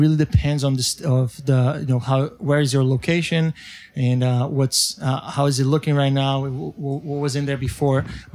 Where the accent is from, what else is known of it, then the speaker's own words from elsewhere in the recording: Brazil; now in Miami, United States; I'm originally from Brazil, so I moved from Brazil.